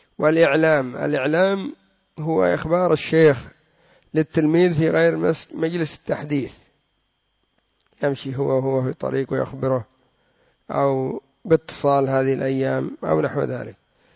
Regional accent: Yemen; عندنا في اليمن محمد ومحمد، هذه من الأسماء التي ربما تكون في اليمن فقط

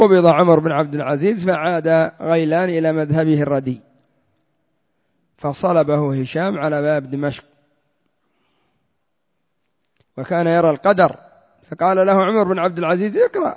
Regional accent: Yemen; وما يسمى الآن عندنا في اليمن بالعصبة النسائية

